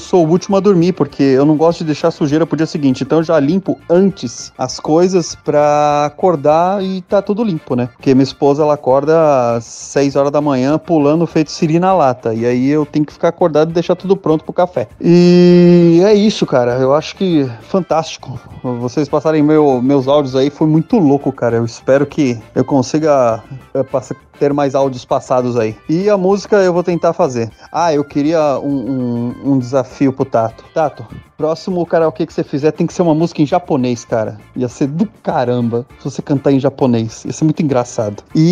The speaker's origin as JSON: {"language": "Portuguese", "region": "São Paulo", "country": "Brazil", "said": "não sou do sul, sou da zona norte de São Paulo. Na verdade, eu estou a 10 minutos a pé do metrô Parada Inglesa."}